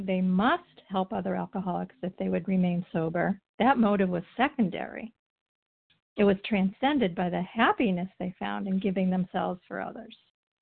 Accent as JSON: {"language": "English", "region": "Massachusetts", "country": "United States", "said": "from the Berkshires of Massachusetts"}